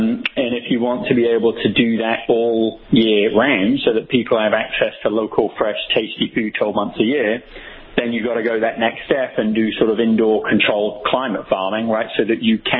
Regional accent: England, United Kingdom; now in United States; I grew up in England, you know, by virtue of the fact that the country is pretty small, almost everything is local. And, you know, when I moved to the U.S., 14, 15 years ago

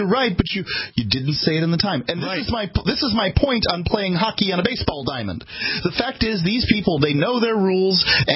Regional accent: the South, United States; I'm sorry, I'm from the South, and I can tell you I would not want to have a brain surgeon that talks like this.

